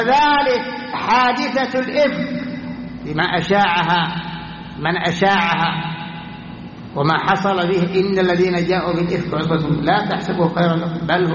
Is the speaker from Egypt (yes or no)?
no; Saudi Arabia; بلادنا المملكة العربية السعودية، بلاد التوحيد والسنة، بلاد الخيرات.